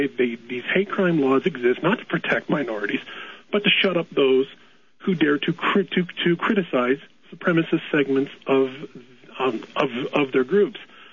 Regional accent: Canada; I'm from Canada, and I live in a country where we have absolutely fascistic hate crime legislation.

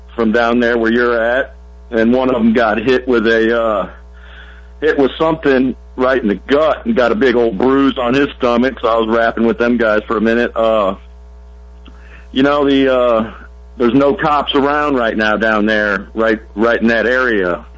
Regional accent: Missouri, United States; I grew up in St. Louis County.

